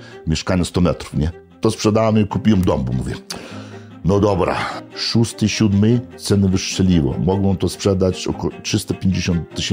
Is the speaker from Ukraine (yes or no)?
no; Lithuania; moved away as an adult; now in United States; się wyrwałem z Litwy. Ja też się urodziłem na wiosce tam gdzieś, ale już miałem zawód, bo naprawiałem samochody u ojca w warsztacie.